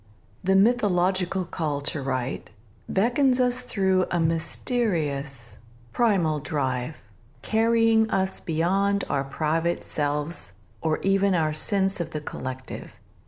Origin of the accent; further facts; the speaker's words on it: United States; I'm American of largely English ancestry, whose lineage grants me membership in the Daughters of the American Revolution.